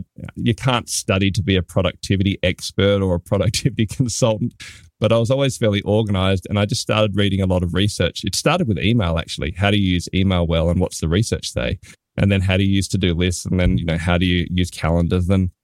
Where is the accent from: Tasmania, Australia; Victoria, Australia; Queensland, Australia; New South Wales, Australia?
Tasmania, Australia; Hobart; I'm from Hobart, Tasmania. So if you haven't heard of that, we're the island at the bottom of Australia, literally as far away from you as I can get.